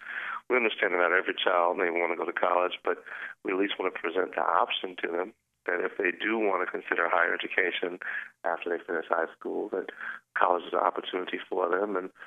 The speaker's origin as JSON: {"language": "English", "town": "Houston", "region": "Texas", "country": "United States", "tie": "born or raised there"}